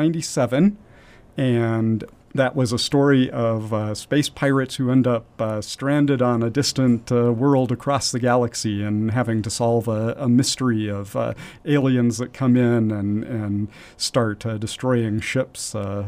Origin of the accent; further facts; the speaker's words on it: California, United States; I grew up in California, and I came to New Mexico for college, actually, and went to college in Socorro at New Mexico Tech.